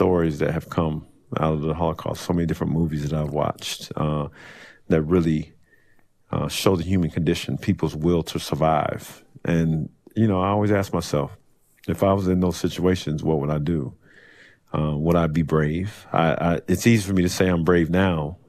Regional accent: Germany; also born or lived in England; an Air Force brat. My dad was a metals technician in the Air Force. And so I lived, grew up in Germany. I grew up in England.

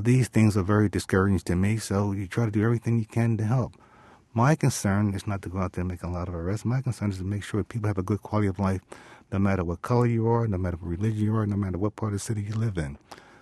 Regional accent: Philadelphia, Pennsylvania, United States; when I grew up in North Philadelphia, it was a predominantly very black neighborhood.

